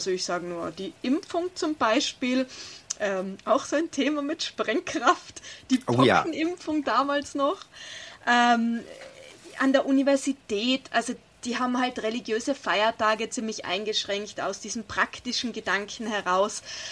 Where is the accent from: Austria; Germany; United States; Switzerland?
Austria; Tyrol; ich bin gebürtige Tirolerin.